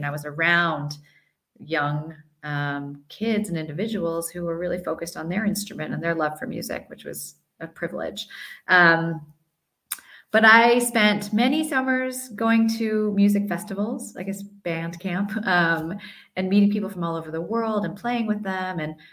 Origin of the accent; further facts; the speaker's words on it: United States; I'm American, Korean American, my parents are both from Korea.